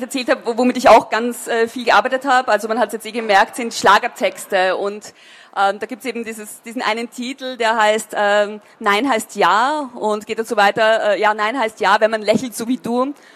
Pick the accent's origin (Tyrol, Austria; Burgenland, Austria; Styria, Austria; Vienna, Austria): Burgenland, Austria; Also am Land, in meinem Dorf, in meiner Heimatgemeinde wurde ich noch nicht eingeladen.